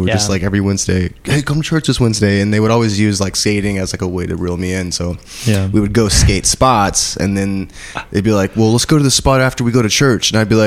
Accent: Waco, Texas, United States; But I grew up in South Waco next to the Kate Ross Project.

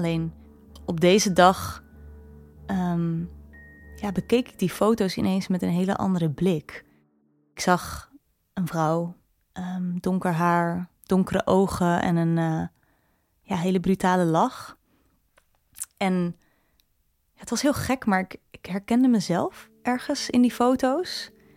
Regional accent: Rotterdam, South Holland, Netherlands; Ik woon ook in Rotterdam en ben daar ook opgegroeid.

